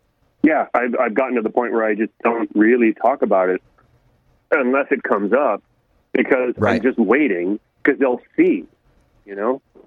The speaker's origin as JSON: {"language": "English", "town": "Los Altos", "region": "California", "country": "United States", "tie": "born or raised there", "said": "As you said, I grew up in Silicon Valley pretty much. I born in El Camino Hospital, lived in Los Altos, went to school."}